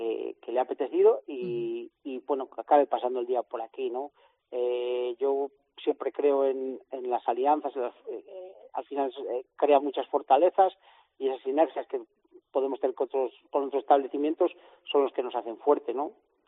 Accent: Castronuño, Castile and León, Spain; also born or lived in Alaejos; Que mi pueblo es Castronuño. Uh-huh. Y bueno, aunque también quiero mucho Alaejos, pero bueno, mi pueblo es Castronuño.

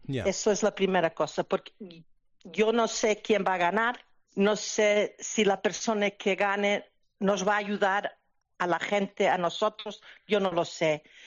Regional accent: Carnota, Galicia, Spain; now in Bayonne, United States; Yo soy de La Coruña, ¿sí?, de Carnota.

